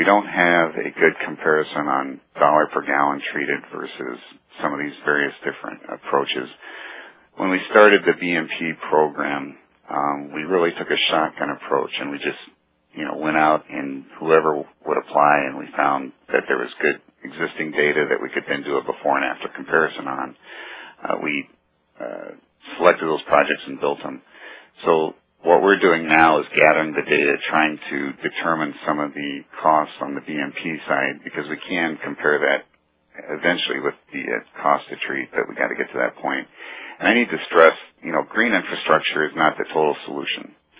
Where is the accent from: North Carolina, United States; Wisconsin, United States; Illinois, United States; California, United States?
Illinois, United States; Rantoul; I grew up in Rantoul, so that's my old stomping grounds.